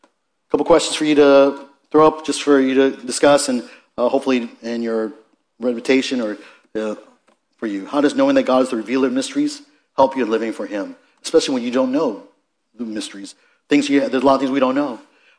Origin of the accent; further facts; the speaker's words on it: Philippines; now in United States; we're Filipinos. Okay? Can I be a Filipino? All right. Filipino. But you know, as far as I'm concerned, I'm an American. Why? Because I've lived here 50 years. I know very little about my Filipino culture.